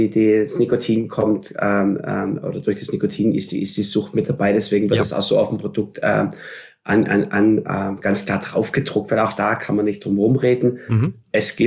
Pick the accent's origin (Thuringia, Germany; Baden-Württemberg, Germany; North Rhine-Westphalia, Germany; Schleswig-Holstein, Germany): Baden-Württemberg, Germany; Stuttgart; Ich bin gebürtiger Stuttgarter im Schwabenland, auf dem Land.